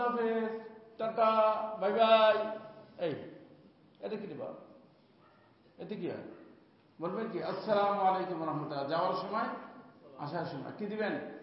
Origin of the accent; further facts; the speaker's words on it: Faridpur, Dhaka Division, Bangladesh; ওই আমাদের গ্রাম্য ভাষাটার কথা বলে আমার বাড়ি ফরিদপুর, বুঝছেন?